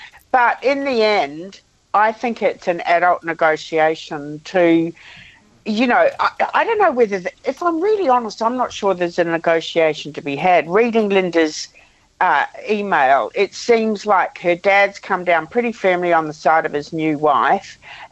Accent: New Zealand; I come from Aotearoa, New Zealand. And while I'm not Māori, and I'm very much a Pākehā

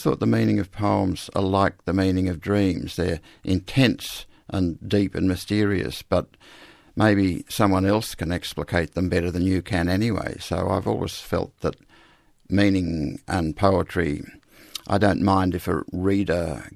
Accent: Australia; accent: Australian; I read poems by Rimbaud, Baudelaire, Verlaine, Mallarmé in French with my Australian accent into a computer

